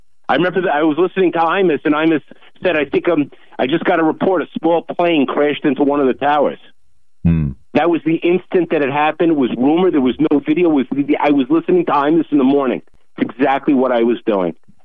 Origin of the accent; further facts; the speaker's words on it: United States; now I'm afraid to go anywhere because they're going to spot me as an American.